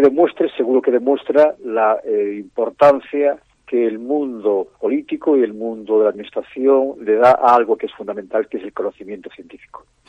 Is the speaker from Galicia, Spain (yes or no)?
yes; Vigo, Galicia, Spain; ya que soy vigués, y ya que mi madre está en Vigo